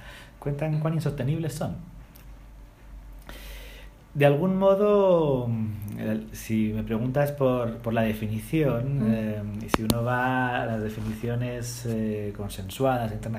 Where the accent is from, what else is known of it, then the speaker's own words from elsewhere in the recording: Bilbao, Basque Country, Spain; now in Chile; yo nací y crecí en España, en el norte, en el País Vasco, en Bilbao. Ya llevo 15 años en Chile. Estoy casado con chilena, con dos guaguas chilenas